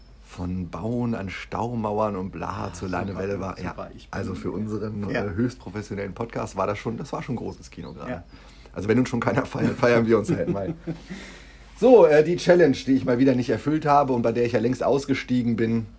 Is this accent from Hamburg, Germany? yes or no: no; Hanover, Lower Saxony, Germany; was erstmal per se als Hannoveraner, finde ich, eine Frechheit ist